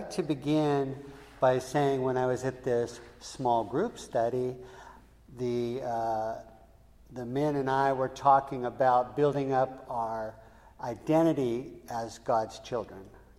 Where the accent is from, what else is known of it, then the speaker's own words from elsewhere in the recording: Fort Bragg, California, United States; I was raised here in Fort Bragg.